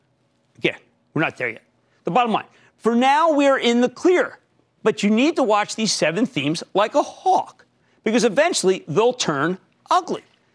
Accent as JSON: {"language": "English", "region": "New Jersey", "country": "United States", "tie": "born or raised there", "said": "Let's go to Herbert, my home state of New Jersey."}